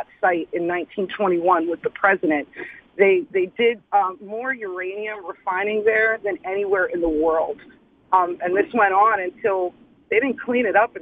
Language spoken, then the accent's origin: English; Canonsburg, Pennsylvania, United States; Born and raised in Canonsburg, Cecil Township, lots of family there, three generations deep, started out as coal miners.